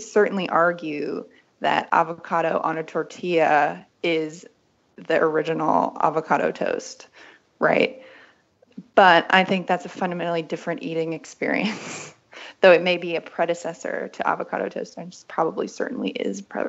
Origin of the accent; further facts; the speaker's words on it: West Virginia, United States; also born or lived in Berlin; I grew up in West Virginia, and it's not that we didn't have avocados there